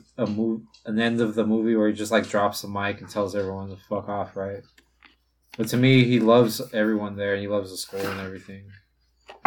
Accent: United States; but I'm ignorant American.

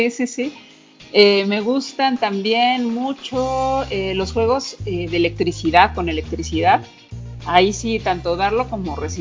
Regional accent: Mexico; por ejemplo, en México, la forma de comer picante, ¿no? De comer chile que tenemos

